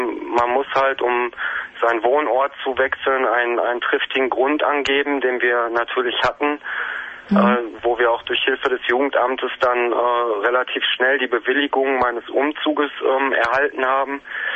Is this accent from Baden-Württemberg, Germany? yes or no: no; North Rhine-Westphalia, Germany; ich komme aus dem Ruhrgebiet